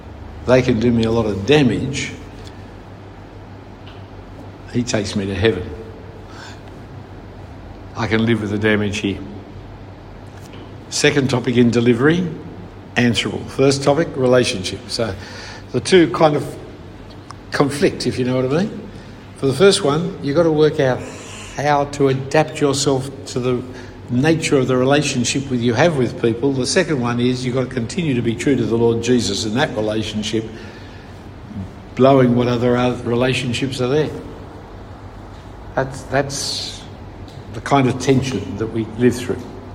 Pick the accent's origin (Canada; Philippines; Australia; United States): Australia; So when you tell a joke against yourself, then we can relate as an Australian